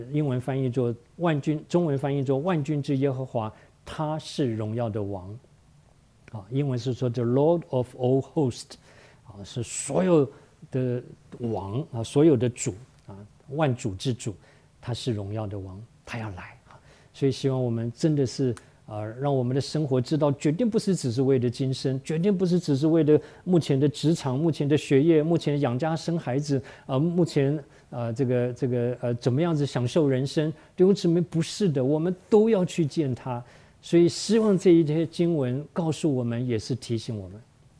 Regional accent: China; 其实我们中国人对这个皇帝应该都很了解的哈

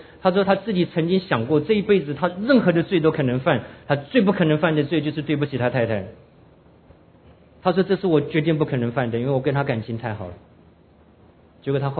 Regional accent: Taiwan; 我们从小就在眷村干这件事的

